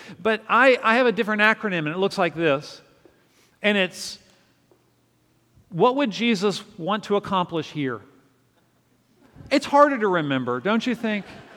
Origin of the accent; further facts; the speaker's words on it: Winchester, Virginia, United States; especially if you're raised in Virginia, where I was raised out in the Shenandoah Valley.